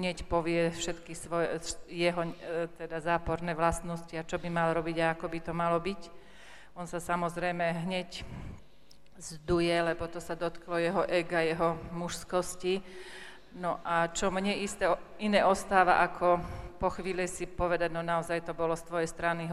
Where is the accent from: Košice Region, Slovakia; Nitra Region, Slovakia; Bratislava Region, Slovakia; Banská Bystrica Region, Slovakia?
Banská Bystrica Region, Slovakia; som povedala, že som z Podpolania